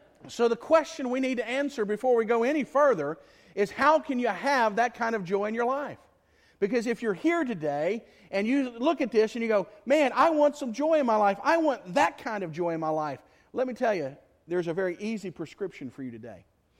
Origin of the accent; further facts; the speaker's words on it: Greenville, United States; and I certainly can't bat 1,000 with my hometown Greenville